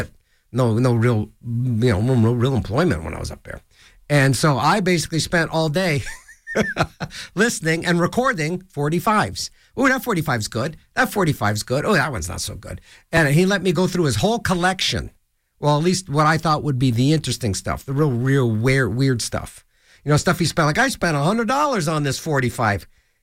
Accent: Ohio, United States; And then my hometown, crummy little city in Ohio, the dude Nathan.

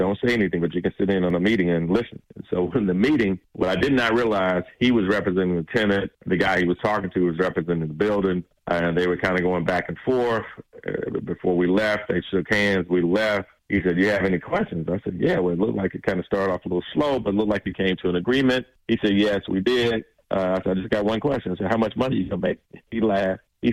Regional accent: Atlanta, Georgia, United States; As I mentioned, I'm from Atlanta. I wanted to stay in Atlanta.

